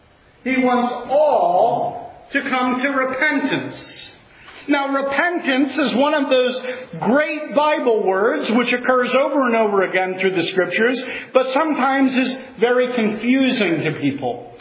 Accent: Reading, Pennsylvania, United States; I come from Reading, Pennsylvania, that's west of New Jersey

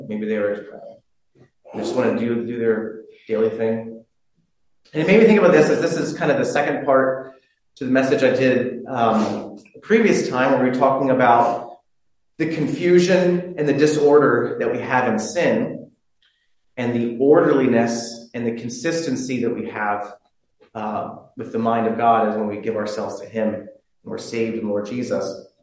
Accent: United States; So, you know, me as an American, I'm going there

